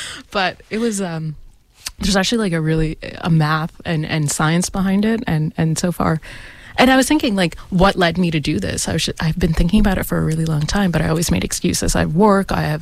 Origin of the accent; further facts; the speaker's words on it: United States; And growing up in the States, I was also like, growing up in North America, I was always like super into hip hop